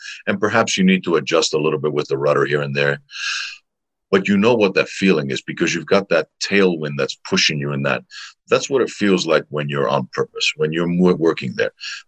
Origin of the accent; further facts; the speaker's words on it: Patras, Western Greece, Greece; it's in an ancient theater in my hometown in Patras, Greece.